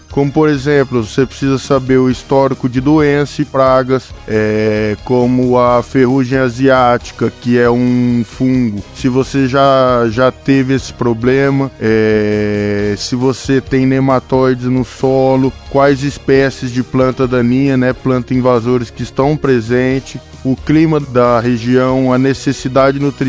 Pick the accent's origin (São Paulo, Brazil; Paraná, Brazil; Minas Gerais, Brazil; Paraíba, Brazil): São Paulo, Brazil; Tupã; tenho 22 anos, sou de Tupã, São Paulo, universitário da UEMP aqui de Bandeirantes e estou no quarto ano de agronomia.